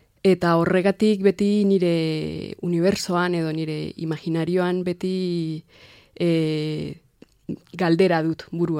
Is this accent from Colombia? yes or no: yes; Suesca, Cundinamarca, Colombia; Basque is a second language; Bogota ondoan bizi nintzen, herri txiki batean, Suezka du izena, oso ezaguna da, herria